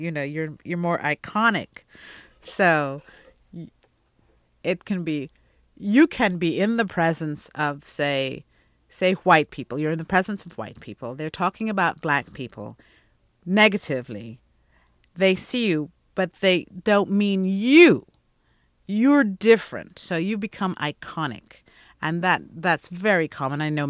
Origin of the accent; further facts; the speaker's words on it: Guyana; born there; also born or lived in England; So I was born in Guyana, which has a kind of accent like that. And everybody speaks a little bit on the high side.